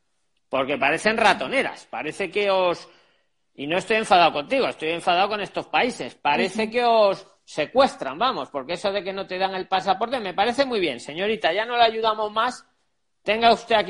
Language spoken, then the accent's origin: Spanish; Spain; soy español y vivo aquí toda mi vida